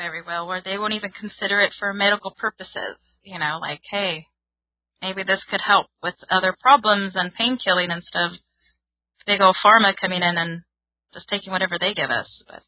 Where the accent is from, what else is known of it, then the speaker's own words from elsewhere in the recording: California, United States; now in Sweden; I come from California, and there, it's like everybody does marijuana, like literally.